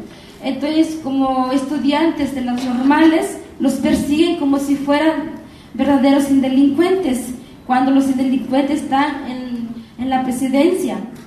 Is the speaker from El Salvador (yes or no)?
no; Mexico; first language Nahuatl; Spanish is a second language; yo mi lengua materna es náhuatl, y más mis compañeros que hablan mepa y mixteco